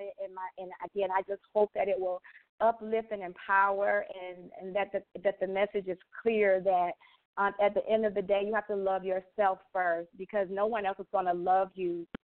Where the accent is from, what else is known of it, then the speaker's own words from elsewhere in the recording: Georgia, United States; also born or lived in Chicago / New York; now in Los Angeles, United States; I'm from Georgia, and so growing up in the South, you know, we're taught that if you go to therapy or counseling, you're crazy, crazy people.